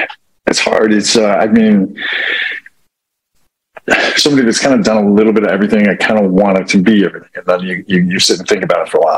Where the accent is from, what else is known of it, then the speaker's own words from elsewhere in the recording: Idaho, United States; Yeah, like people ask me, where are you from? It's like, IdaHome.